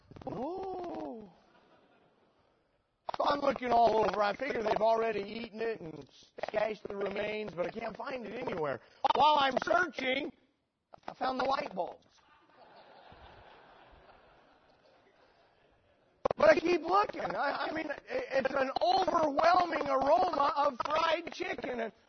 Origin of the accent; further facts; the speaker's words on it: Jackpot, Nevada, United States; I grew up in Jackpot, Nevada. Can you imagine living there?